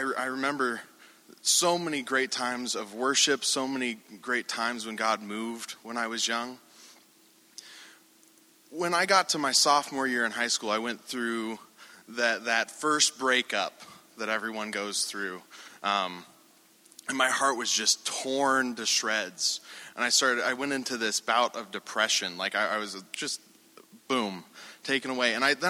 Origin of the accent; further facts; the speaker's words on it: Great Falls, Montana, United States; also born or lived in Billings; I was born in Billings, Montana. I grew up in Great Falls, Montana, which is right in the center of Montana. So it's in the plains area, but I can see the mountains.